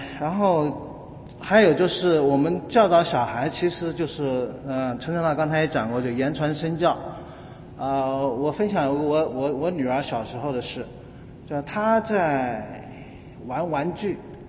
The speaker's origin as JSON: {"language": "Chinese", "country": "China", "said": "我们中国人有句老话叫老吾老以及人之老。"}